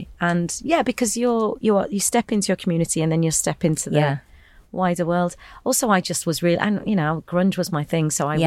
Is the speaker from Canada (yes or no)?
no; Bradford, Yorkshire and the Humber, United Kingdom; as an Asian kid growing up in Bradford in the 80s and 90s, you know that you are not seen the same as everybody else.